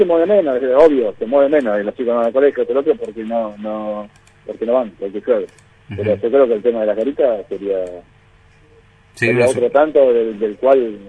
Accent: Buenos Aires, Argentina; yo soy de Buenos Aires

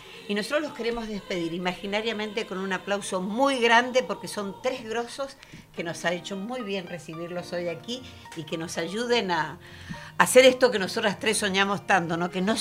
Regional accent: Mendoza, Argentina; lo decimos como mendocinas y como argentinas

